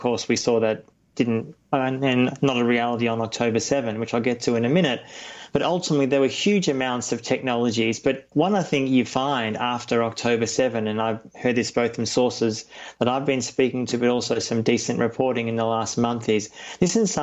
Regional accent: Australia; I speak as someone who's Jewish. I'm Australian, but also a German citizen.

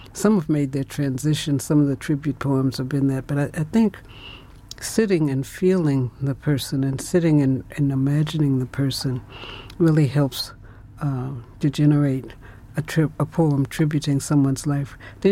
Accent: Kansas, United States; now growing up in Kansas

